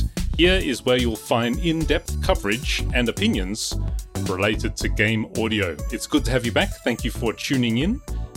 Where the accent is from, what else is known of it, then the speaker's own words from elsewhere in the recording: Australia; Well, I'm Australian, which means I'm somehow, for some strange reason, it is mandatory for me to be like a complete fanboy